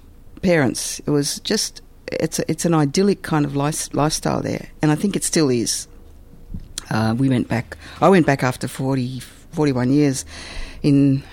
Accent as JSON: {"language": "English", "country": "Sri Lanka", "moved": "yes", "lives_now": "Australia", "said": "Sri Lanka."}